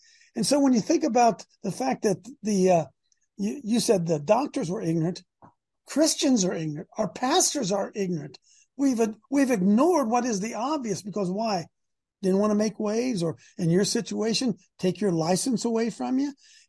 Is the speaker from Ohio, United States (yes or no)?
yes; Ohio, United States; And, you know, it's we're both from Ohio. I live down around the Columbus area and folks watching Sherry's up around Cleveland.